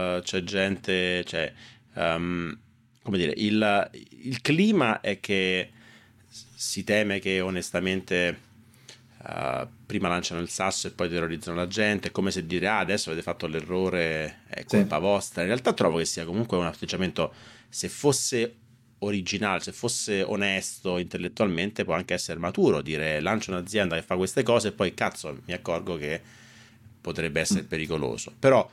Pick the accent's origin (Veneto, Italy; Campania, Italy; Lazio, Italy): Lazio, Italy; Fiano Romano; io sono De Fiano De Romano qua.